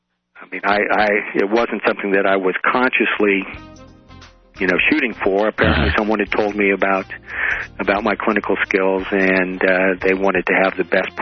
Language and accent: English; Oregon, United States; I'm originally from the West Coast, from Oregon.